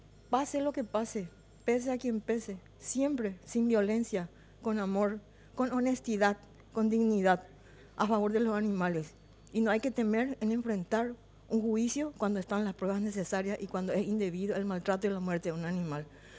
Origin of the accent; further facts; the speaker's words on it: Paraguay; estoy acá hoy como paraguaya, como presidente de la Sociedad Protectora y como rescatista profesional de animales que hago desde los 14 años y tengo 68.